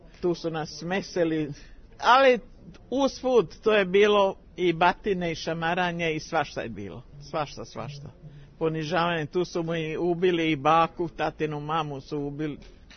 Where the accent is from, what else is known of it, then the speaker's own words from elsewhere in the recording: Slavonia, Croatia; born there; inače sam rođena u Hrvatskoj tada, jel, pa i sada postoji, Slavonka sam, Srpkinja sam.